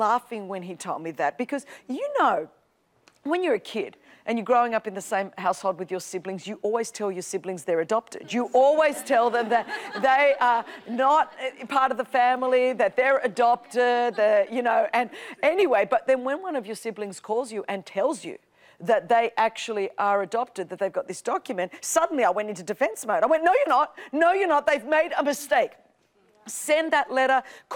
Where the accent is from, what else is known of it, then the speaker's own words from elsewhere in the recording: Australia; where I grew up in Australia, I grew up and, you know